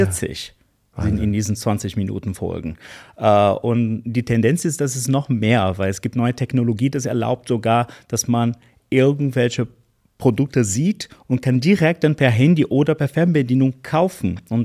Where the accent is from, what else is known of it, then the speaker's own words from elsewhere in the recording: Porto Alegre, Rio Grande do Sul, Brazil; in meiner Heimatstadt, ah, ja, in Porto Alegre, Brasilien, ja.